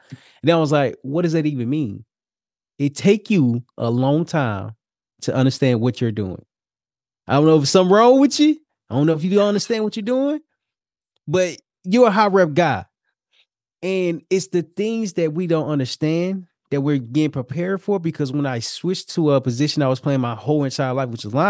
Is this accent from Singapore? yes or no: no; Little Rock, Arkansas, United States; Moreover, I'm from Little Rock, Arkansas. I'm only 5'7", 180 pounds.